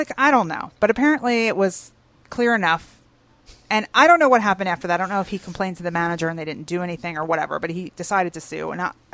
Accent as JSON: {"language": "English", "town": "Philadelphia", "region": "Pennsylvania", "country": "United States", "tie": "born or raised there", "said": "this guy from Philly, my hometown"}